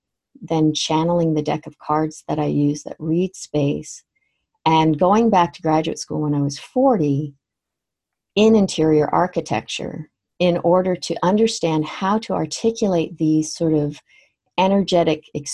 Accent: Canada; I grew up in Canada, just so sometimes I'll say mum and sometimes I'll say mom.

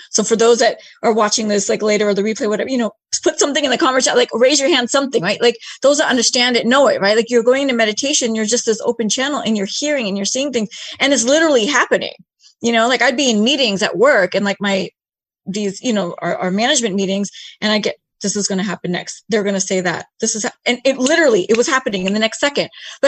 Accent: United States; Even being East Indian myself, born and raised in America

